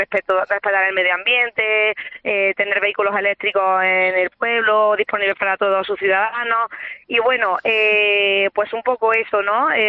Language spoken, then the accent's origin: Spanish; Andalusia, Spain; yo soy de Andalucía, entonces como en casa.